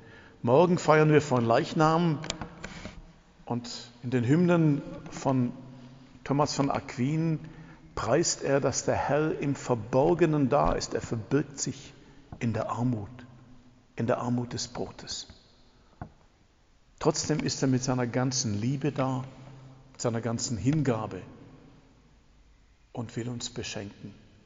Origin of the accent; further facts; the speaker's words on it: Baden-Württemberg, Germany; Als Schwabe sind wir ja ein bisschen diskret.